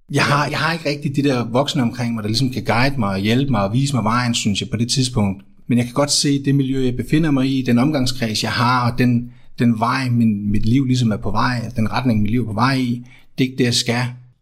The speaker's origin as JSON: {"language": "Danish", "town": "Odense", "region": "Region of Southern Denmark", "country": "Denmark", "said": "højskolen ligger i Kolding, og jeg er fra Odense, så flytter jeg tilbage til Odense"}